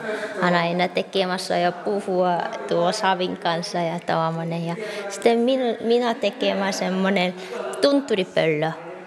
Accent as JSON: {"language": "Finnish", "region": "Seoul", "country": "South Korea", "second_language": "Finnish", "lives_now": "Finland", "said": "minä olen Soulista"}